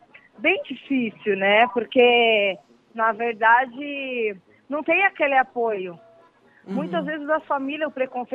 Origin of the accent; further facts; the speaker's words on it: South Region, Brazil; now in São Paulo, Brazil; Eu passo o ano inteiro sem ir em casa, porque eu sou do Sul e eu fico em São Paulo.